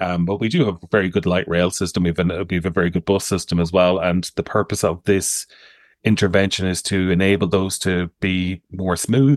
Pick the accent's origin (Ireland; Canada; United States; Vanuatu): Ireland; Waterford, Munster; I'm from Waterford originally, and in Waterford City, we've removed, they've removed a lot of traffic from the core part of the city centre